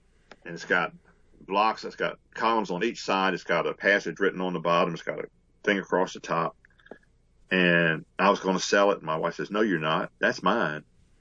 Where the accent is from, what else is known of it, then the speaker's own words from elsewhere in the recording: Delaware, United States; now in Mississippi, United States; I was born and raised in Delaware, and we moved to Mississippi in 1966, where my daddy was born and raised.